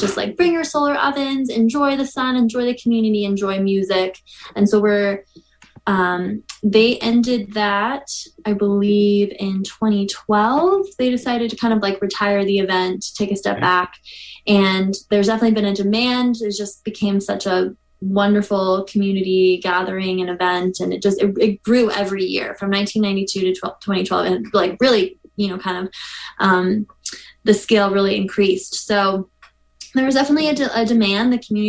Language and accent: English; Quincy, United States; I mean, well, I grew up in Quincy, and I actually, as a little kid, I went to the solar cook-off with my parents.